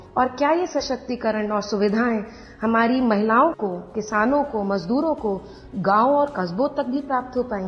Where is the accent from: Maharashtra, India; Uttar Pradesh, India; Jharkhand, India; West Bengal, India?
Maharashtra, India; Mumbai; मैं मुंबई शहर की निवासी हूँ